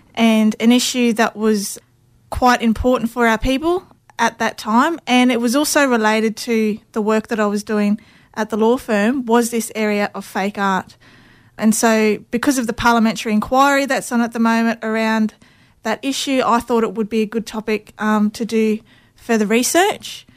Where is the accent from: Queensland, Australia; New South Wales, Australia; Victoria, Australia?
Queensland, Australia; North Stradbroke Island; I'm from the Quandamooka people of North Stradbroke Island.